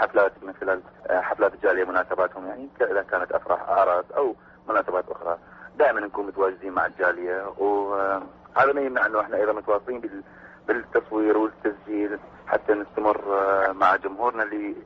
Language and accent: Arabic; Iraq; أما كعراقيين ما عندنا إذاعة ولا عندنا تي في